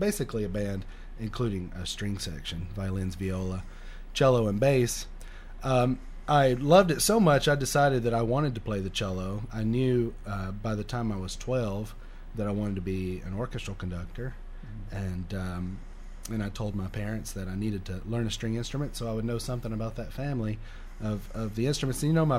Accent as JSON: {"language": "English", "town": "Florence", "region": "Alabama", "country": "United States", "tie": "born or raised there", "said": "I'm from Florence, Alabama originally."}